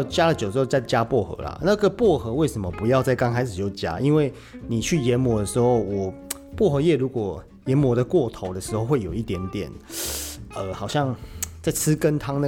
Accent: Taiwan; 其实二砂就是我们台湾人讲的黄砂糖

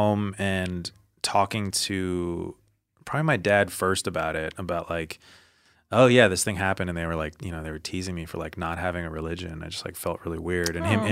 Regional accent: United States; So me growing up in America

